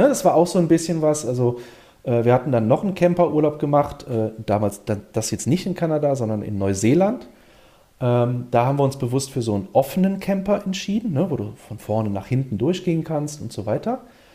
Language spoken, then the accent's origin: German; Siegburg, North Rhine-Westphalia, Germany; Wir kommen selber hier aus der Ecke. Wir kommen aus Siegburg bei Bonn.